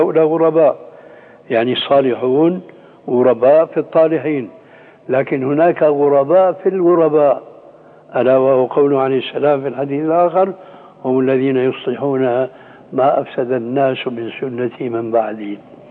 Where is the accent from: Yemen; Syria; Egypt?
Syria; كما يقول العام عندنا في سوريا